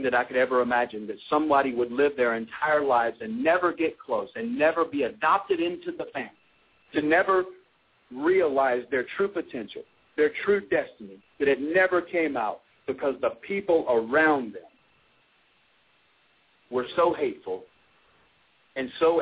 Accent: Anderson, South Carolina, United States; now in Tucker, United States; Being from South Carolina, born and raised in Anderson, South Carolina, finding myself in Tucker, Georgia

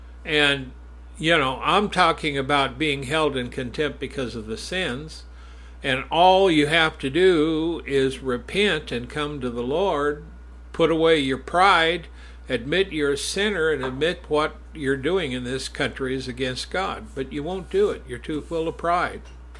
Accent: Wyoming, United States; Some of the most beautiful places on the planet are found here in my home state and in my neck of the woods.

